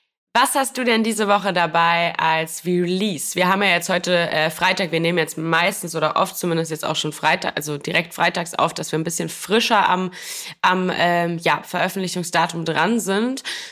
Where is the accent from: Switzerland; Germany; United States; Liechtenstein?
Germany; Wiesbaden, Hesse